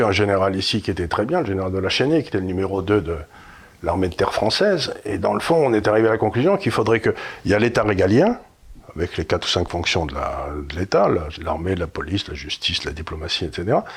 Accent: Amiens, Hauts-de-France, France; moi, quand j'étais gamin à Amiens

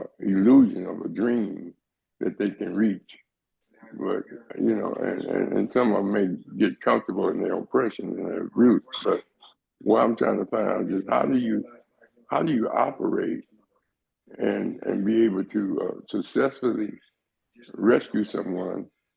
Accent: Compton, California, United States; I'm from Watch Compton, area, and I came up in those areas.

